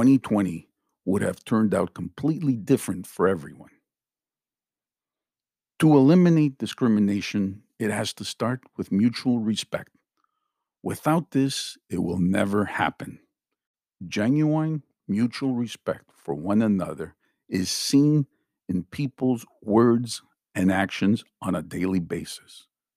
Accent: Montreal, Quebec, Canada; I felt discriminated numerous times because of my ethnic upbringing, even though I was born in Canada. Growing up in the 70s in the plateau area of Montreal was not always easy.

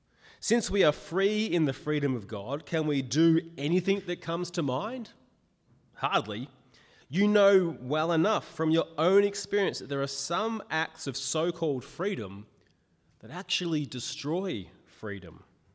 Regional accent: Australia; If anything, as an Australian culture, we're encouraged to do whatever we want and have whatever we want when we want it, which is right now or yesterday.

